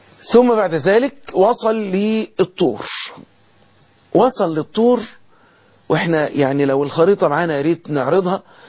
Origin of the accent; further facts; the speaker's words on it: Egypt; بلدنا مصر